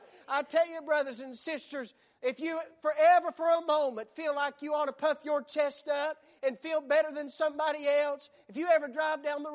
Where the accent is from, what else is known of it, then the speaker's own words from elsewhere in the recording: United States; In our country, and I thank God that I'm an American. There's not anywhere else in this world I'd rather live.